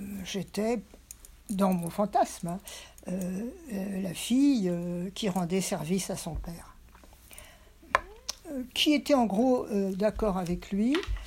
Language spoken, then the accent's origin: French; Paris, Île-de-France, France; born there; je suis fille de survivants du génocide arménien. Je suis née à Paris et mes parents étaient donc des migrants qui sont arrivés dans les années 20.